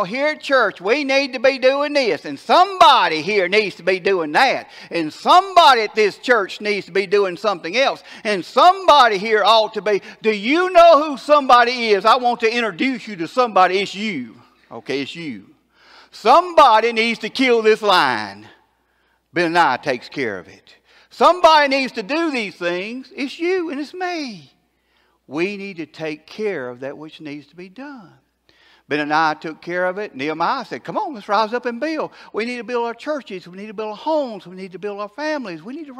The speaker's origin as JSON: {"language": "English", "region": "Alabama", "country": "United States", "said": "But I'll give you my Alabama version of it. Remember, I'm from Alabama, okay?"}